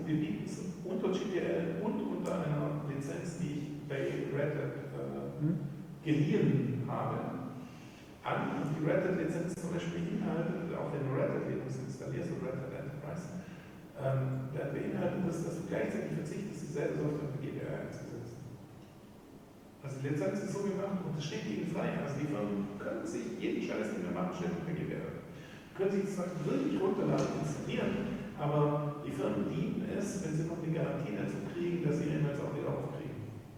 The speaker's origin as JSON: {"language": "German", "region": "Baden-Württemberg", "country": "Germany", "said": "Aber ich bin Schwabe"}